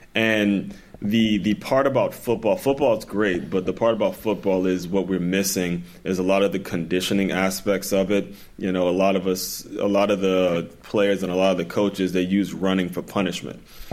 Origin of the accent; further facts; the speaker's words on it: Maryland, United States; I grew up in Maryland, guys, so I'm a diehard Ray Lewis fan.